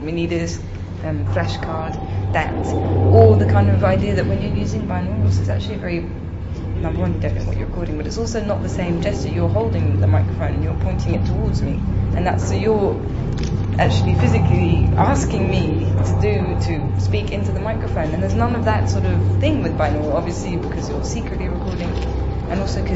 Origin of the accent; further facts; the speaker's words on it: London, United Kingdom; now in Paris, France; I'm from London, but I live in Paris